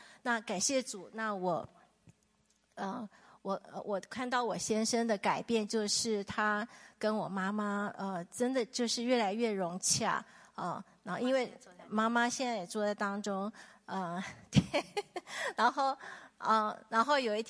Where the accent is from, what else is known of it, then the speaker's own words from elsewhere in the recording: Taiwan; 然后我是台湾来的